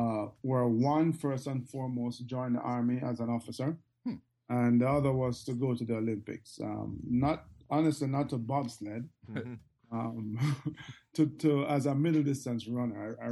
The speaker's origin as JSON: {"language": "English", "region": "Kingston", "country": "Jamaica", "tie": "born or raised there", "also_born_or_lived": "St. Elizabeth", "said": "was born and raised in Kingston. Spent a few years. In my early years in the country, a small, real country town in St. Elizabeth on the southern end of Jamaica, and then came back to Kingston."}